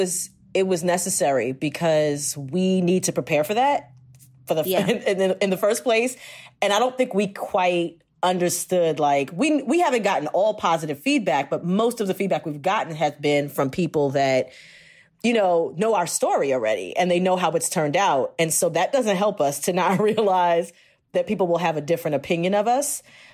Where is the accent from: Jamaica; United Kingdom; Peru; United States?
Jamaica; So I'm Jamaican.